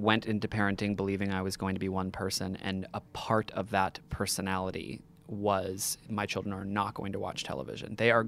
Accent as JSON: {"language": "English", "country": "United States", "accent": "American", "lives_now": "Australia", "said": "And I, as an American, you can tell by my voice, didn't know a lot of the Australian rhymes"}